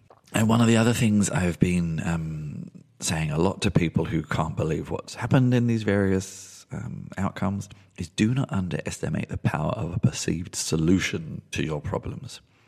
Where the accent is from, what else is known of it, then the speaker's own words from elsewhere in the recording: London, United Kingdom; born there; I was born in London.